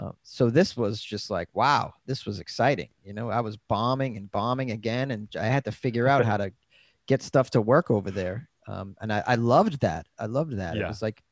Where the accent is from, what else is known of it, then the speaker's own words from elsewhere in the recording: Boston, Massachusetts, United States; but he's a New Englander like me. I'm from Massachusetts.